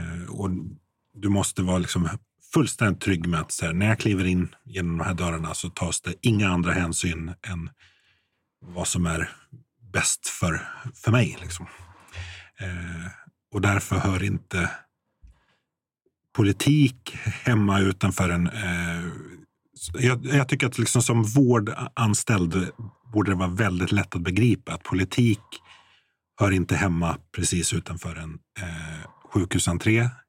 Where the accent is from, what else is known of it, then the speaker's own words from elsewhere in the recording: Gotland, Sweden; som gotlänning så är jag väldigt less på